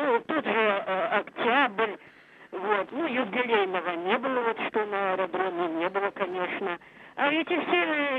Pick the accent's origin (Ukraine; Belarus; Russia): Belarus; Gomel, Gomel Region; born there; Я родилась в Гомеле. родилась в Гомеле в 1938 году, и мы были эвакуированы от Тбилиси. Ну и приехали я с самого после войны и живу в Гомеле.